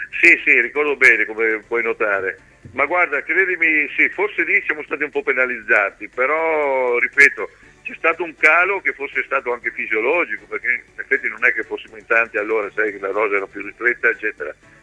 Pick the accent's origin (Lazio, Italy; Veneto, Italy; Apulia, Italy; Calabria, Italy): Veneto, Italy; Lo sai, noi ci conosciamo poco, ma essendo un veneto sono anche molto sincero e schietto.